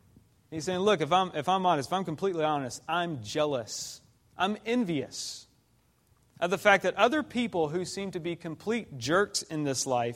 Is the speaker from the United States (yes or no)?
yes; Georgia, United States; So I grew up in Georgia, and I went deer hunting all the time.